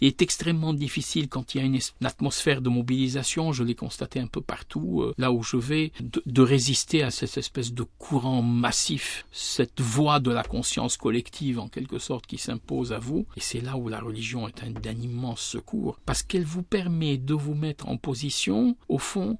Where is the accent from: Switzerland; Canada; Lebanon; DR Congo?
Lebanon; now in France; Je suis né dans un lieu, j'ai vécu dans un autre, j'ai grandi au Liban, je me suis transporté ensuite en France.